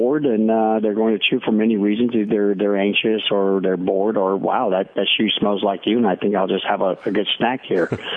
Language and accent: English; Alaska, United States; I grew up in Alaska, studied wolves up there.